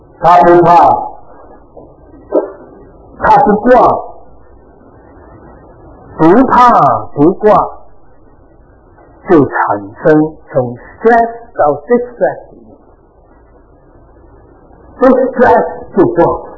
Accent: China; 特别我们中国人不会在别人的面前去挑战人

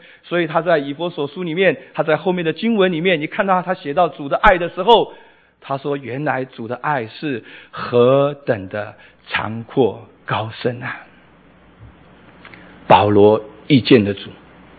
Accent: Taiwan; 我在台湾出生长大，我们家七个小孩，我爸爸是军人士官

